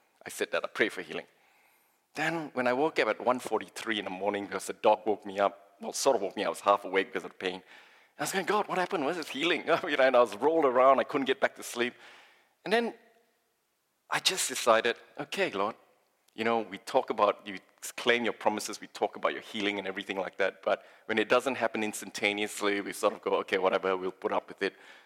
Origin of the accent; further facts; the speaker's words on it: Malaysia; I grew up in Malaysia, and you go to shopping centers